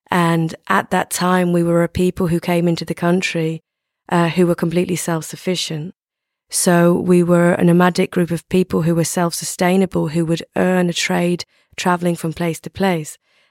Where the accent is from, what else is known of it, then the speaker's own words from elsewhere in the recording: Wales, United Kingdom; the community that I'm from, we call ourselves Romani Travellers. I'm originally from Wales, but Romani Travellers are all around the UK. And we are an ethnic minority with a population of about 600,000.